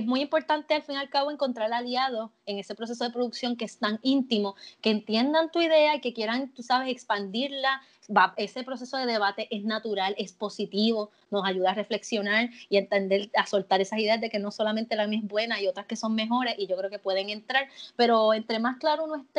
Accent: Puerto Rico; esta es mi identidad como puertorriqueña, esta es mi casa, el Caribe, que tal vez aunque yo tenga otras influencias, la veo aquí, se nutre de aquí

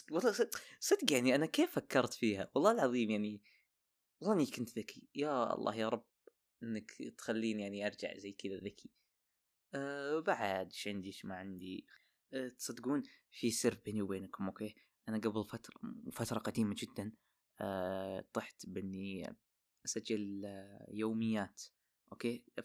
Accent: Al-Qassim, Saudi Arabia; now in Northern Borders, Saudi Arabia; أنا قصيمي ساكن بحدود الشمالية، يعني أهل برياض

